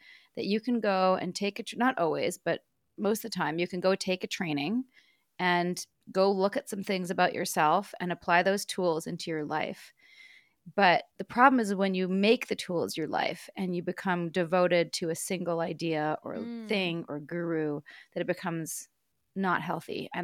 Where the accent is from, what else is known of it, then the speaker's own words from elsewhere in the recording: Vancouver, British Columbia, Canada; now in Atlanta, United States; I came from Vancouver, Canada. I live in Atlanta.